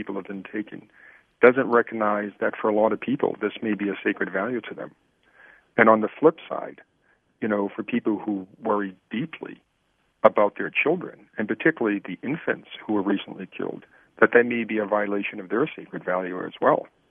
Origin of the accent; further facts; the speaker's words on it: United States; I'm coming to this as somebody who has spent the last 25 years as an American